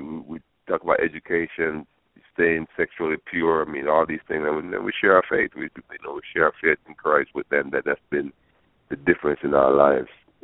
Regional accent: Jamaica; moved away; when we came from Jamaica

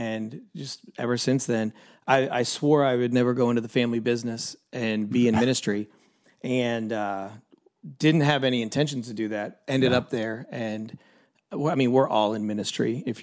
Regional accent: Florida, United States; also born or lived in Haiti / Singapore; So my parents were missionaries. I kind of grew up around the world, Haiti and Singapore, predominantly high school in Florida.

